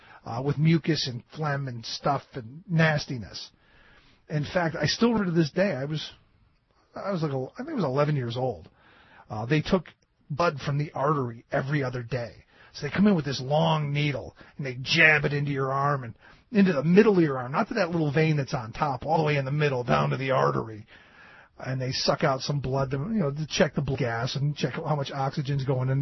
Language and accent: English; Cleveland, Ohio, United States; And, you know, I remember growing up in Cleveland when the steel mills were really pumping out a bunch of pollution.